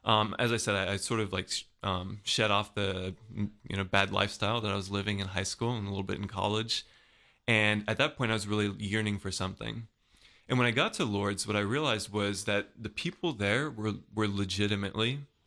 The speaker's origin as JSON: {"language": "English", "country": "Belgium", "tie": "born or raised there", "also_born_or_lived": "Germany / Louisiana", "said": "I'm a military kid. I was born and raised overseas. I have a sister and two parents, obviously. But I was born in Germany, then moved to Louisiana, then grew up most of my childhood in Belgium, and then my senior year of high school, I was back in Germany"}